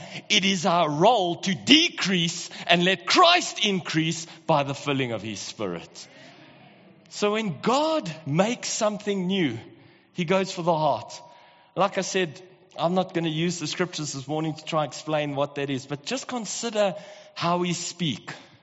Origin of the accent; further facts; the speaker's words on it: Pretoria, Gauteng, South Africa; now in Johannesburg, South Africa; I was born and raised in Pretoria, so, you know, I'm a Blue Bull supporter. But 15 years ago when I moved to Joburg